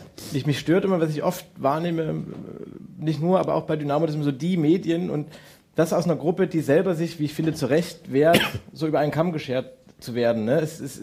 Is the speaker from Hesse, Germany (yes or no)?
no; Dresden, Saxony, Germany; dass man sie als Dresdner vielleicht sogar noch ein bisschen mehr wahrnimmt